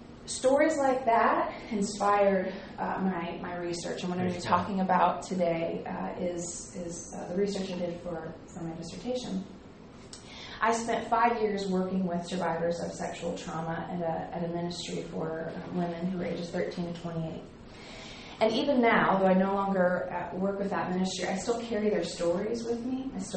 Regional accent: Clearwater, Florida, United States; now in Nashville, United States; I'm from Clearwater, Florida, so it's really good to be by water again for a few days. But I live in Nashville, Tennessee

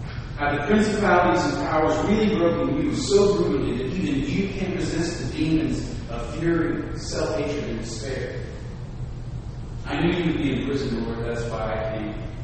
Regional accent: Southern US, United States; accent: Southern; I could put on a little bit of my Southern accent from my childhood.

